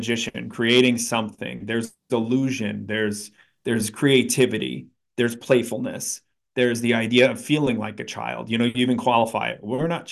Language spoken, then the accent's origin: English; New York, United States; And I grew up in New York and I just grew up listening to the DJs on the radio.